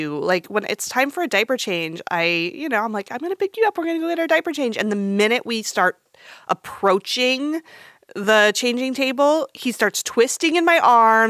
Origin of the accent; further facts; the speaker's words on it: Fresno, California, United States; Oh, yeah. I grew up in Fresno where Black Widows are everywhere.